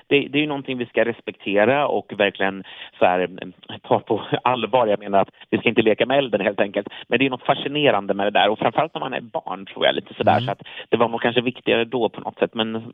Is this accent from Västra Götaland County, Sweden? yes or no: no; Örebro, Örebro County, Sweden; jag växte upp i Örebro och i vårt område Björkhaga där.